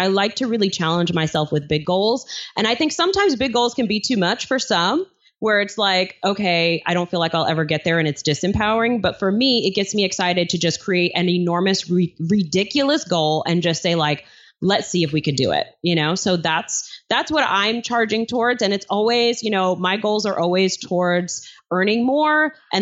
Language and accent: English; Flushing, New York, United States; like as if I was standing there right now in my apartment that I grew up in Flushing, Queens, New York.